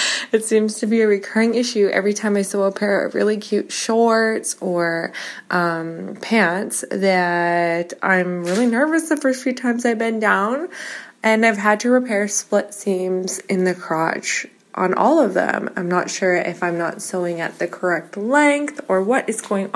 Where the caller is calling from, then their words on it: Tel Aviv, Tel Aviv District, Israel; I'm calling from Tel Aviv, Israel.